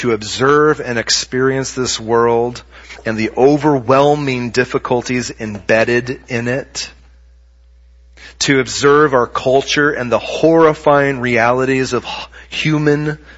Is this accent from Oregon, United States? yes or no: yes; Oregon, United States; Now, I was from Oregon, and I guess we have drainage ponds there, but I don't know that I knew anybody who'd had one in their backyard.